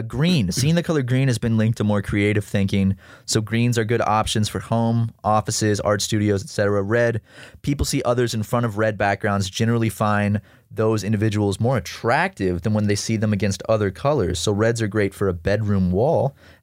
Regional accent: South Carolina, United States; growing up in South Carolina as a kid

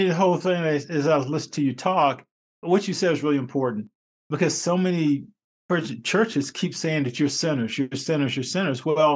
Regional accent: North Carolina, United States; I grew up in North Carolina. Well, in North Carolina, you have basketball, tobacco, and Baptist.

